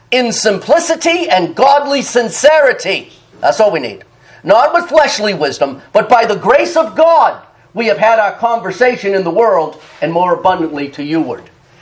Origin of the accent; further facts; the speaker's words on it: Boston, Massachusetts, United States; You know, my heart breaks for the Bostonians. My hometown is Boston, as you all know.